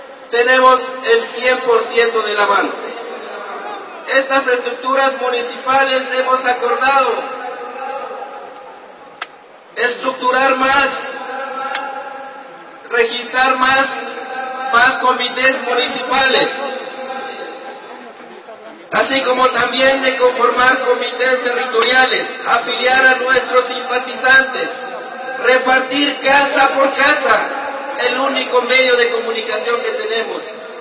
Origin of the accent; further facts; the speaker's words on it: San Cristóbal de las Casas, Chiapas, Mexico; Vengo de San Cristóbal de las Casas, Chiapas.